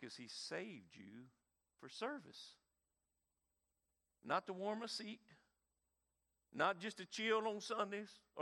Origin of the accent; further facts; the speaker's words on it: the South, United States; We're from the South.